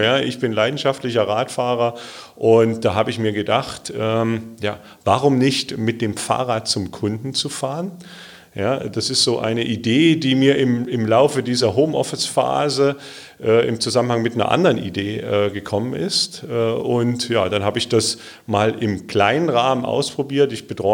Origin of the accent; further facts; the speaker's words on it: Munich, Bavaria, Germany; Ich komme aus München